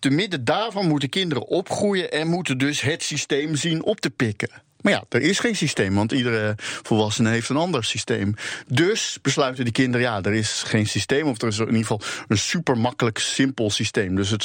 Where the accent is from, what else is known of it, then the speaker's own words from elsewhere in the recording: Rotterdam, South Holland, Netherlands; Ik kom zelf dus uit Rotterdam, maar mijn familie die komt vooral eigenlijk dan weer niet uit Rotterdam, namelijk uit Rotterdam-Zuid.